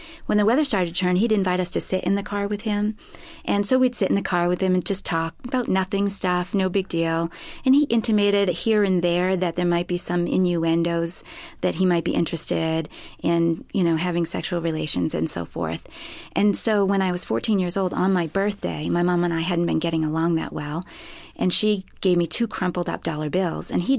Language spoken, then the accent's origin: English; New Hampshire, United States; I'm from New Hampshire.